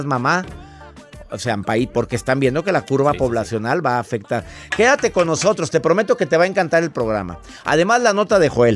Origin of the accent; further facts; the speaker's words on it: Mexico; 34 millones de hombres solteros en mi país, México